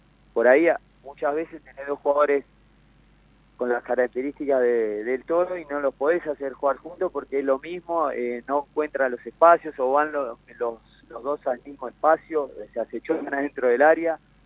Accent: Uruguay; moved away; yo soy uruguayo. Yo no soy japonés, no soy inglés, no soy italiano, no soy francés. Hace muchos años que no estoy acá, pero yo vivo el país.

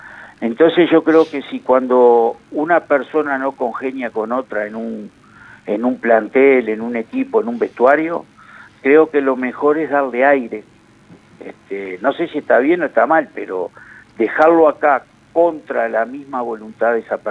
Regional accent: Uruguay; Eso somos los uruguayos, somos así.

